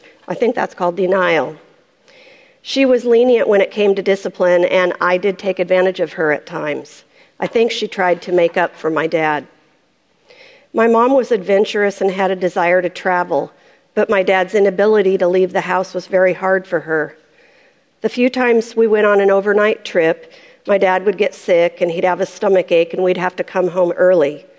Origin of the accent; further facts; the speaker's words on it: Portland, United States; I was born in Portland. I grew up near the airport, and I lived in the same house until I was married for 18 years.